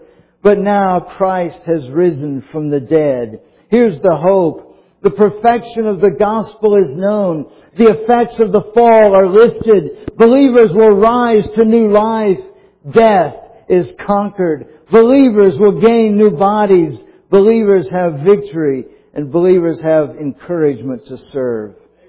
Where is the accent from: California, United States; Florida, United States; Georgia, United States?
Florida, United States; St. Petersburg; there was an indention in the church I grew up in St. Petersburg, Florida, the last pew, just like we have here.